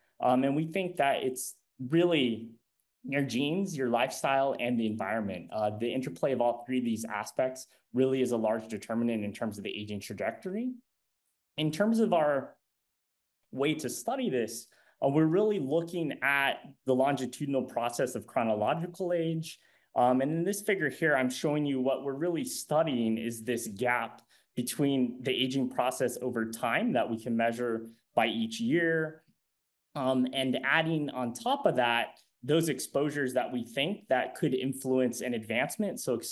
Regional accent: San Diego, California, United States; also born or lived in Hawaii / New York City; I'm incredibly happy to be back home in San Diego. I was born and raised in San Diego and did my scientific training actually in another beautiful location in Hawaii for 10 years.

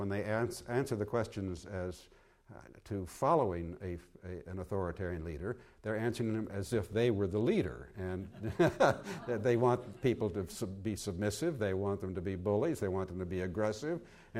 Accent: United States; notwithstanding the fact I'm an American.

